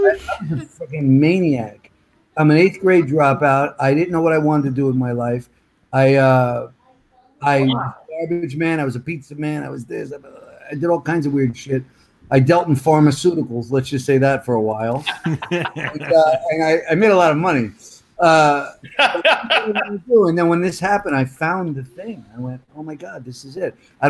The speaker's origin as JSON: {"language": "English", "region": "New Jersey", "country": "United States", "tie": "born or raised there", "also_born_or_lived": "New York", "said": "I grew up like in Jersey and New York, and I always I got in late."}